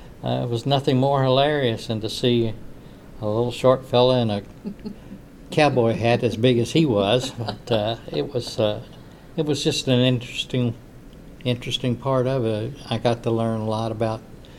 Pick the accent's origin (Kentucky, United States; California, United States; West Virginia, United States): Kentucky, United States; she had a million questions when she found out I was from Kentucky.